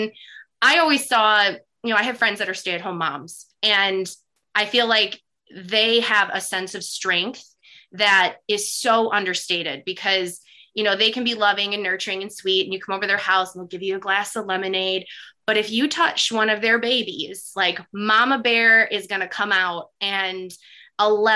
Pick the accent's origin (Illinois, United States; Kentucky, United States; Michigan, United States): Michigan, United States; also born or lived in California; now in Florida, United States; I grew up in Michigan. So I grew up in the Midwest and I lived in California for a time. And then, you know, living in Florida